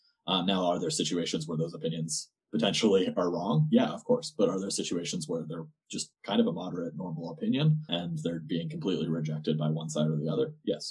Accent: Boston, Massachusetts, United States; but I'm from Boston. Both of us are from Boston.

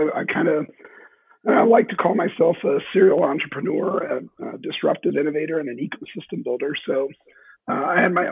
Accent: Peoria, Illinois, United States; And I always brought up, you know, hey, I'm from Peoria.

